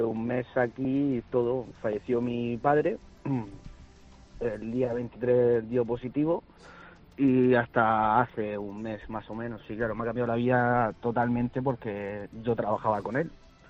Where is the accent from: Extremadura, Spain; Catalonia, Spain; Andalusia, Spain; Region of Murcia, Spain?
Region of Murcia, Spain; Murcia; porque a él se lo llevaron, somos de Murcia, se lo llevaron el día 31 de diciembre